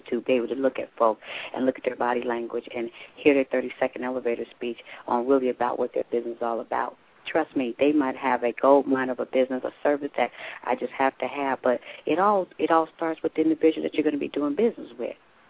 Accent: Gary, Indiana, United States; And I cheated because I'm from Gary, Indiana, so I know.

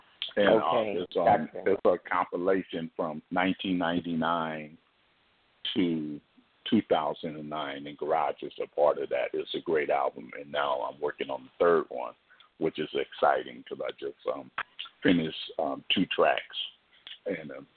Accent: Los Angeles, California, United States; I'm from Los Angeles, so...

